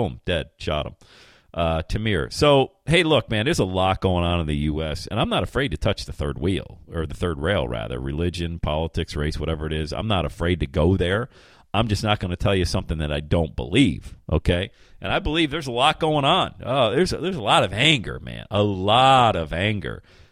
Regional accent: Bradford, Pennsylvania, United States; I grew up in Bradford, PA. There was one black family in our town. Population, 8,000 people, one black family.

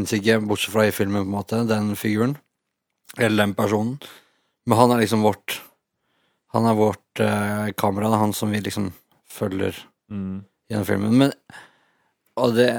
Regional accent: New England, United States; Jeg er fra New England

